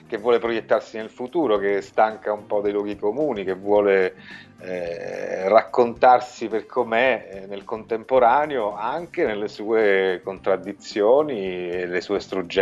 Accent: Sicily, Italy; possiamo frequentarli da siciliani e che personalmente rappresentano proprio le mie estati più spensierate

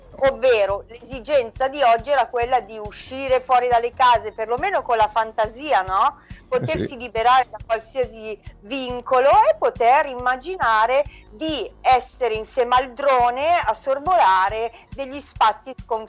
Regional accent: Milan, Lombardy, Italy; born there; now in Senigallia, Italy; io sono nata a Milano, per cui si può dire milanese, mamma pugliese di Foggia, Ortanovo, provincia di Foggia, papà di Castelgiuvigiano

